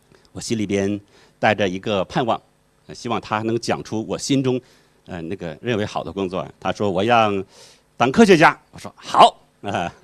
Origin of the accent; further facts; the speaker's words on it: Shandong, China; 公务员铁饭碗，我们山东人最喜欢这个领域的工作